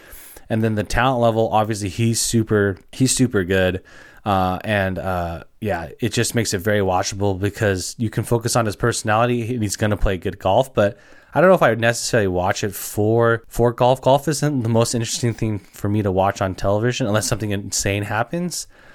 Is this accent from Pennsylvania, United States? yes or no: no; California, United States; I'm a fan because he's from the Central Valley and I'm also from the Central Valley.